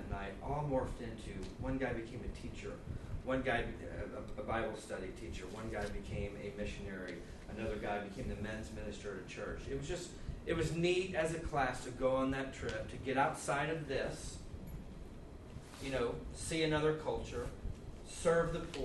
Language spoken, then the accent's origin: English; Missouri, United States; moved away; my whole life, I grew up in Missouri, I moved here in 89, and the only place I ever went was I flew to Houston